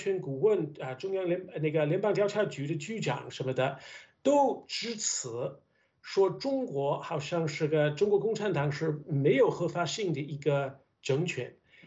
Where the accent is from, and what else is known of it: United States